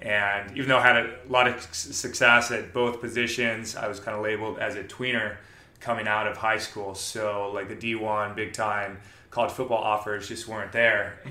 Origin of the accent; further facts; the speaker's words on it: Newport Beach, California, United States; I grew up here in Newport Beach.